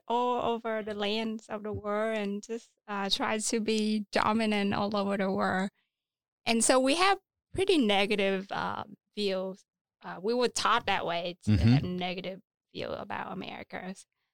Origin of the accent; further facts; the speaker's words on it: Vietnam; So my parents didn't go to church, but my grandmom. Which is my mother. Mm-hmm. She was Catholic.